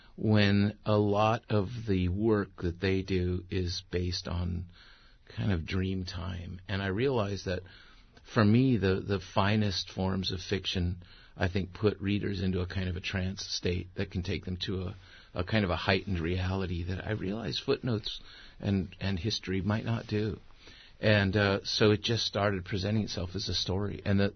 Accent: Tijuana, Baja California, Mexico; I was born in Tijuana and spent a lot of my childhood in Tijuana or back and forth across the border. I was a classic border rat.

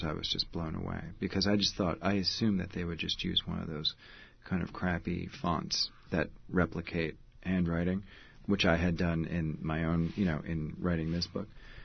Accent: New York, United States; Growing up in New York, you see these buildings in which you can see kind of the ghostly image of the sign that was there 40 years ago.

